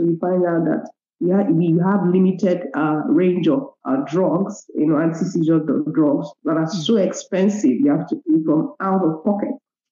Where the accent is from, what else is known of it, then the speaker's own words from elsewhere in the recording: Eastern Nigeria, Nigeria; I'm from Nigeria. I'm from the eastern part of Nigeria. I am a mother of three.